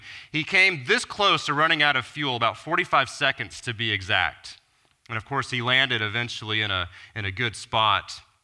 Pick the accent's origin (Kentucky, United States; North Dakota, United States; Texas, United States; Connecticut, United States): Texas, United States; Houston; Well, I grew up in Houston, Texas. I think most of you know that. And because I grew up in Houston, perhaps that put inside of me a deep fascination for the space and NASA history.